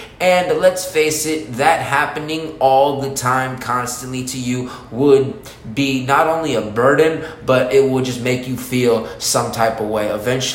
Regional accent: Beverly Hills, California, United States; I was born in Beverly Hills. My parents, Italian and Canadian.

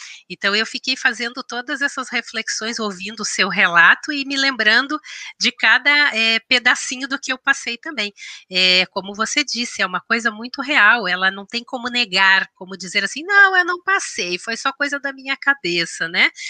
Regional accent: Pelotas, Rio Grande do Sul, Brazil; era uma cidade muito próxima da minha cidade natal, que é Pelotas

